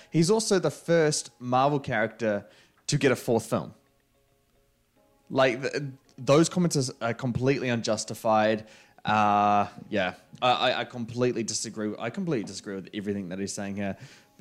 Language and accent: English; New Zealand; Despite the fact that I'm from New Zealand. Guys, I'm from New Zealand. I can say this.